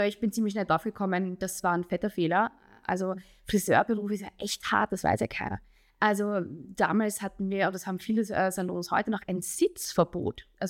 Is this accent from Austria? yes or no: yes; Austria; das ist bei uns in Österreich Tradition